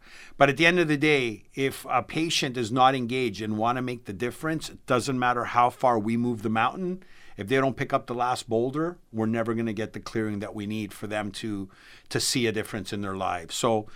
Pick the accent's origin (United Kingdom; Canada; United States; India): Canada; So I'm originally Canadian, and I grew up in a socialized medical country where the government kind of dictates your health care.